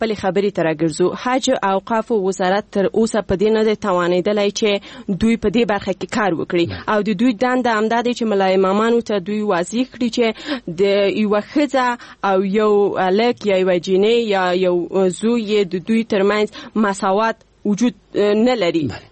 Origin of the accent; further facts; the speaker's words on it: Paktia, Afghanistan; زه د پکتیا د دسی یو ولسوالۍ چې اصلا الته د انجونو لپاره هیڅ کوانځای نشته،